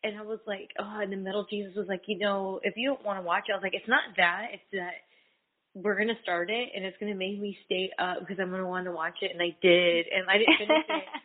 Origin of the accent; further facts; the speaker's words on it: California, United States; Until then … from Cali.